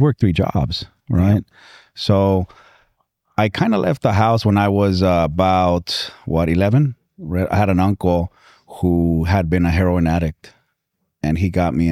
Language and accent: English; Huntington Beach, California, United States; also born or lived in Michoacan, Mexico / Santa Ana; I grew up in Huntington Beach.